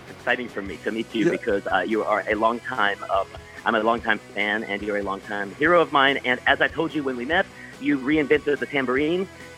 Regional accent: South Africa; moved away; I guess I'm from South Africa, and also like, I'm also an immigrant. We moved in the 1970s. My parents decided they wanted to leave South Africa.

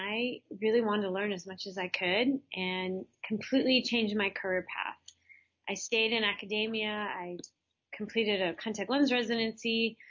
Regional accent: Alaska, United States; also born or lived in Minnesota; I grew up, actually I was born in Minnesota, and when I was in middle school, we moved to Alaska.

